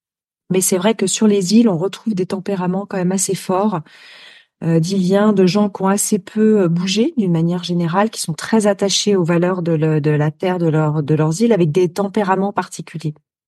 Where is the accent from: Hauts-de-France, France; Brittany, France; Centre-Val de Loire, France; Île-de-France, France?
Île-de-France, France; Paris; J'ai grandi, je suis née à Paris, Paris 13e, et donc les trois premières années de ma vie, j'ai grandi dans un appartement parisien.